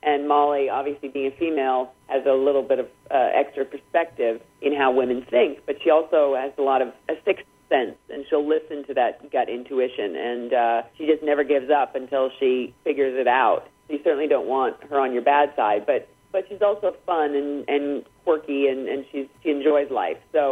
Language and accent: English; Alberta, Canada; I grew up Edmonton Oilers winning era, and they were my team.